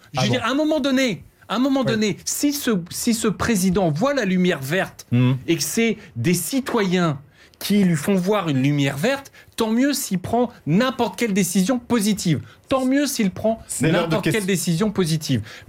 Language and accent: French; Hauts-de-France, France; Vous savez, moi, je viens de Picardie.